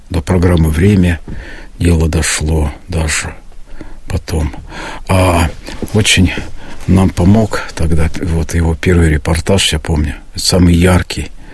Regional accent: Yaroslavl, Yaroslavl Oblast, Russia; now in Kimry, Russia; Вот я сам из Ярославля в 92-м году приехал в Кимры.

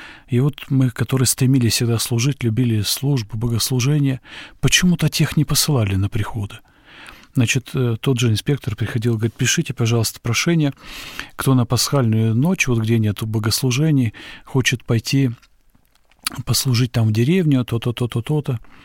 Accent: Moldova; я как бы приехал из Молдавии, где очень много верующих людей

